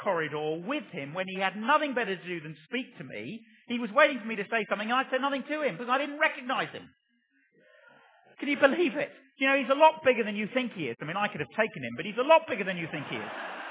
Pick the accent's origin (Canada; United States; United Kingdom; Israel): United Kingdom; England; but I'm English, so I said nothing.